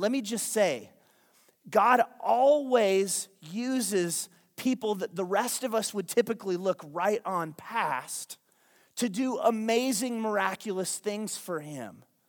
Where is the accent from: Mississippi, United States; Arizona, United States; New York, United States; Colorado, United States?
Arizona, United States; Payson; That's the white kid with another white kid at church camp driving in from growing up in Payson, Arizona, by the way, not Compton, California or Houston, Texas